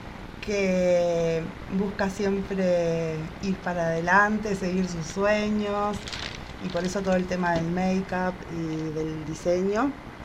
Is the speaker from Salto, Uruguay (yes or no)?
yes; Salto, Uruguay; born there; now in Montevideo, Uruguay; Yo nací en Salto, hace 11 años que vivo acá en Montevideo. Uh-huh. Igual siempre tengo como un pie allá y otro acá, estoy viajando todo el tiempo. Allá está mi familia, bueno, mis amigos, todo.